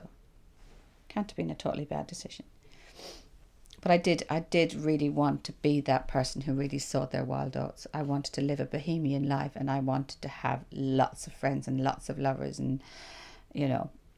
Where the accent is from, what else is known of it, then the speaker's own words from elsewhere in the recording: Ireland; But that was the only place I experienced firsthand racism from being Irish.